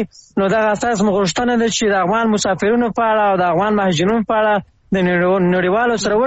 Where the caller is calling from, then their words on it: Iran; زما کما د ایران هیواد څخه تاسو سلام